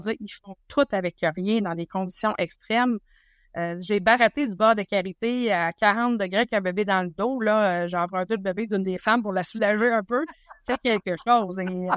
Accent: Quebec, Canada; J'avais jamais voyagé de ma vie. Je viens de la Gaspésie.

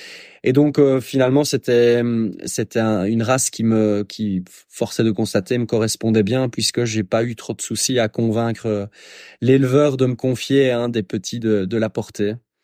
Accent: Belgium; je suis j'ai 35 ans, je suis belge, je vis en Ardennes en pleine forêt à peu de choses près

